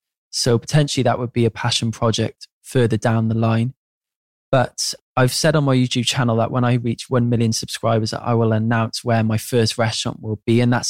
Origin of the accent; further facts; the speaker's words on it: Cardiff, Wales, United Kingdom; growing up outside of London in Cardiff